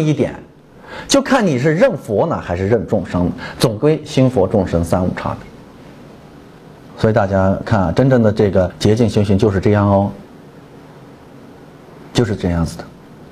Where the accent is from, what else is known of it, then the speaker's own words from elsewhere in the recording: Shaanxi, China; 我们陕西人叫他大舅他二舅都是他舅呀，